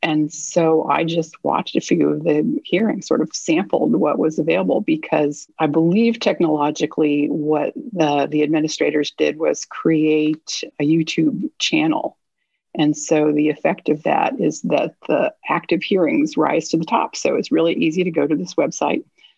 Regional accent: Connecticut, United States; So I grew up in Connecticut, been winding my way sort of southwest ever since

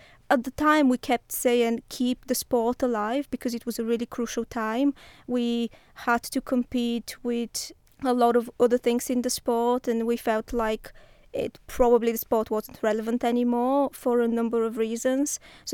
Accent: Bulgaria; now in United Kingdom; I'm originally from Bulgaria.

